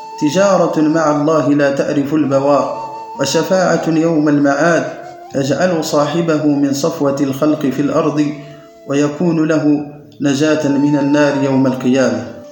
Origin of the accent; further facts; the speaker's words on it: Morocco; بمملكتنا المغربية الحبيبة.